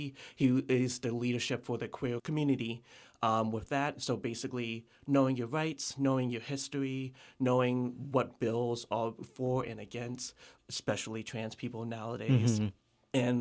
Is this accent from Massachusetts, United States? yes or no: no; Virginia, United States; moved away; I moved here from Virginia, and I didn't, like, know anyone.